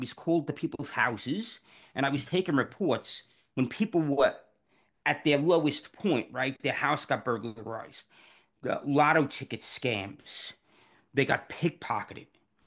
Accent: New York City, New York, United States; born there; I was born in New York City.

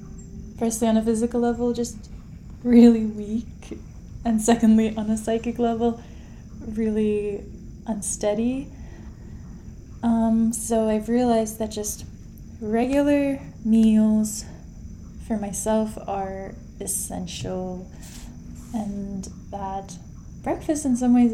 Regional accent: Kazakhstan; as I said, I am from Kazakhstan, and there we eat a lot of, I guess, like post-Soviet country shared foods like cottage cheese.

